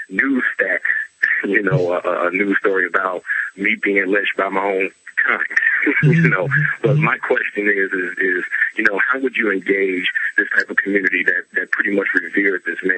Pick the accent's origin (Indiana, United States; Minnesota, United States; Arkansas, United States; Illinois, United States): Illinois, United States; Chicago; I'm from Chicago, and trust me, the situation is no different here